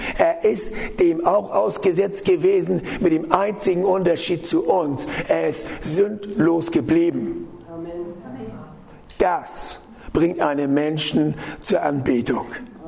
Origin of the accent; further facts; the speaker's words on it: Northern Germany, Germany; ich sage immer in die Boote, weil ich komme ja aus dem Norden.